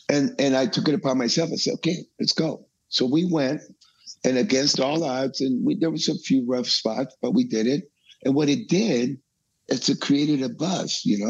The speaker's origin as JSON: {"language": "English", "town": "Tijuana", "region": "Baja California", "country": "Mexico", "tie": "born or raised there", "lives_now": "Los Angeles, United States", "said": "He's from Denmark and I'm from Mexico. I grew up in Tijuana. I'm in LA, been in LA for a long time. I'm a Southern California guy"}